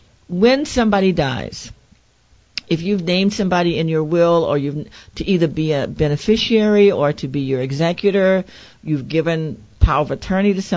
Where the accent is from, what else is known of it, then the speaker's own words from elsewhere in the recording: Louisiana, United States; the mayor of Shreveport is a black woman, and I'm from Louisiana